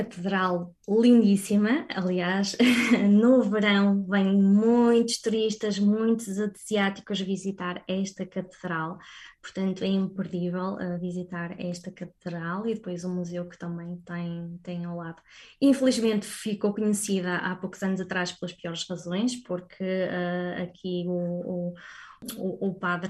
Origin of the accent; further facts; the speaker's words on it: Póvoa de Varzim, Porto, Portugal; de facto a minha infância foi muito passada na Póvoa de Varzim, por exemplo, Vila de Conde.